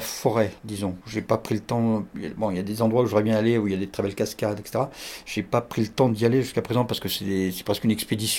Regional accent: Grand Est, France; born there; je suis français, j'y peux rien si je suis né en Champagne.

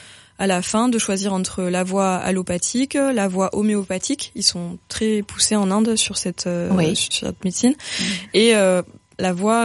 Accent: Paris, Île-de-France, France; j'ai grandi à Paris, banlieue parisienne.

